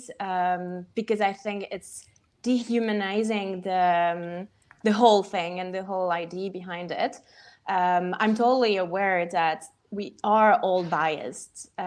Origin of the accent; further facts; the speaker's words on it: Switzerland; So I'm actually from Switzerland, hence the weird French name.